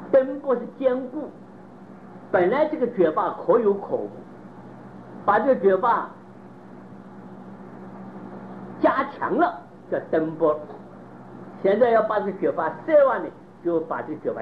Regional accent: Taiwan; 在我们台湾的这个政治行政能力就差这一点

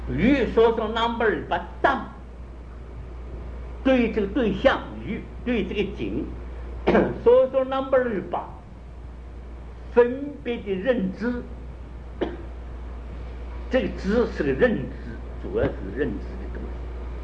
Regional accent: China; 所以这个肾呢我们中国人翻心

